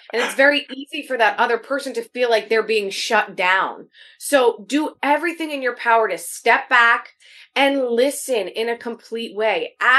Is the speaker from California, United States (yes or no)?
no; New Jersey, United States; First of all, I absolutely love being from New Jersey.